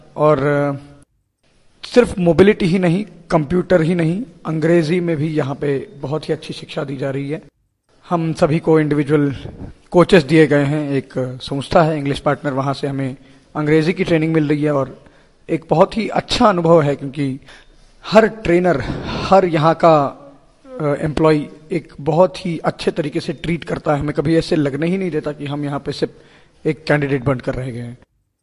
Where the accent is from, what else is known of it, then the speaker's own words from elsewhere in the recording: Mumbai, Maharashtra, India; मैं मुंबई महाराष्ट्र से हूँ।